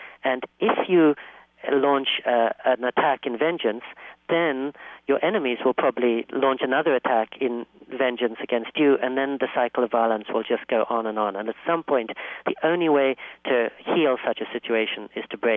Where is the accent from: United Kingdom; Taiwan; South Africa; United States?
United Kingdom; Oxford, South East England; I was born in England, in Oxford, and then grew up in Oxford and here.